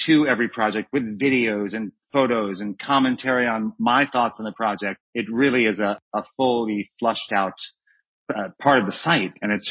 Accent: New York, United States; I'm from New York, from Long Island. Don't tell anyone.

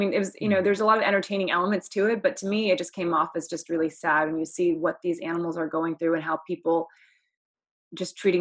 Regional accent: Oklahoma, United States; And I'm also from Oklahoma.

